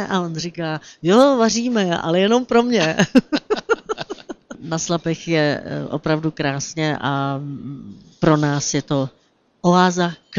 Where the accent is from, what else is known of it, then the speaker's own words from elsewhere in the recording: Slatiňany, Pardubice Region, Czechia; also born or lived in Prague; Já jsem se narodila v Praze, ale od vlastně útlého mládí maminka mě akorát porodila, převezla mě do Slatiňan a tam jsem žila až do svých 18 let.